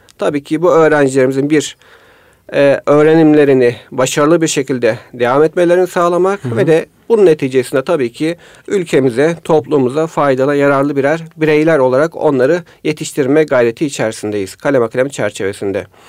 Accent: Bilecik, Turkey; Kendim Bilecikliyim.

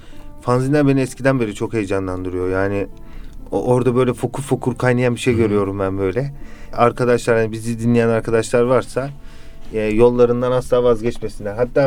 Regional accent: Üsküdar, Istanbul, Turkey; Kadıköy doğumlu. Üsküdar'da hemen sınırda doğmuşum yani. Kadıköy diyorum ama Üsküdar'da doğdum diyebilirim yani. Üsküdar'da doğdum, büyüdüm diyebilirim.

